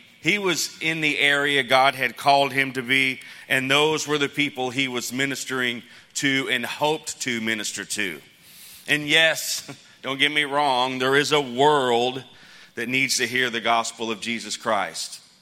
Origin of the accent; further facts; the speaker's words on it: Phoenix, Arizona, United States; born there; I was born in Phoenix and my wife was born in Korea.